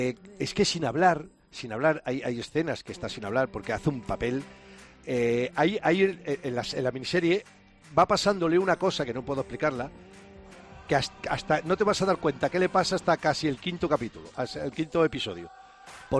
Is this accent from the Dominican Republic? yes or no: no; Spain; Yo, como español y como 2 equipos de Madrid